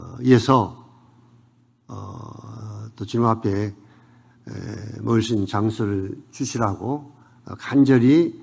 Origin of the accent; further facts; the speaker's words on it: Jindo, South Jeolla, South Korea; 제 고향이 진도이기 때문에